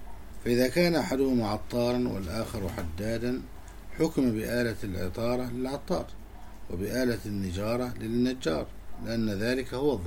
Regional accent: Egypt; وعندنا في مصر يعني معروفا في عرف الناس

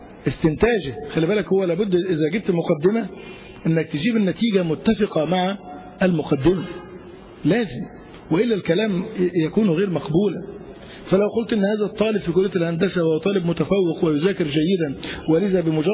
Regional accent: Egypt

